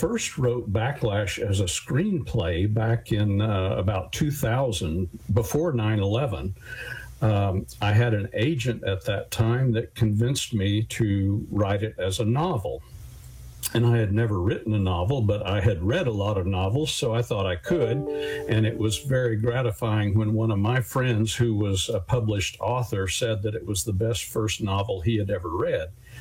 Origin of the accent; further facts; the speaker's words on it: Oklahoma, United States; I grew up in Oklahoma, and my father worked for an oil company in middle management for 31 years